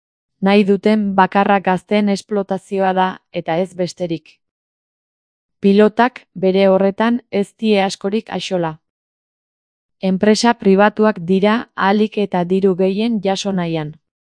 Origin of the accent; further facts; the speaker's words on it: Azkoitia, Basque Country, Spain; Ni azkoitiarra naiz eta ikusi besterik ez dago gure herriko errealitatea.